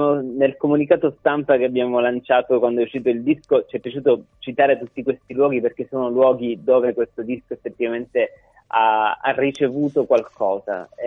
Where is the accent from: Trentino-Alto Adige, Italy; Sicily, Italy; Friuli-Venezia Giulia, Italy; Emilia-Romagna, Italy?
Sicily, Italy; Palermo; io sono palermitano, Veronica è toscana, ma da molti anni vivo a Palermo.